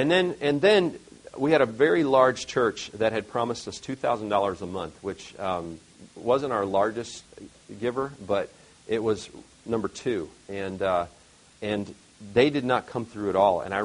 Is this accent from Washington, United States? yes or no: no; Detroit, Michigan, United States; Charlotte, she's from Charlotte. I'm from Detroit.